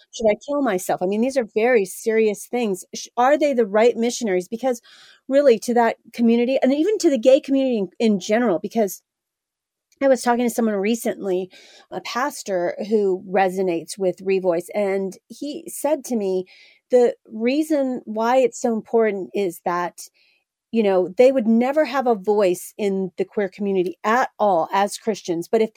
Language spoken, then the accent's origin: English; California, United States; now in Southern United States, United States; I moved from California to the South. There's nothing more different than that. And the way they do church here compared to the way they do church where I was from is completely different.